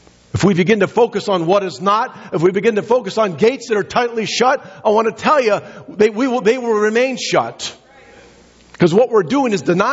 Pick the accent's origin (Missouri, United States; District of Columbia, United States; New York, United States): Missouri, United States; I'm from Missouri.